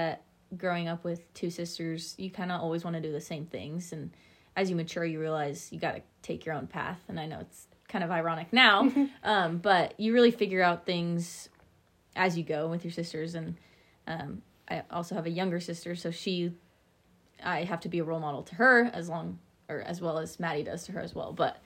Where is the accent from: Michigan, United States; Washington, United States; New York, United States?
Washington, United States; I was obviously born and raised in Washington, so I knew a lot of the stuff there.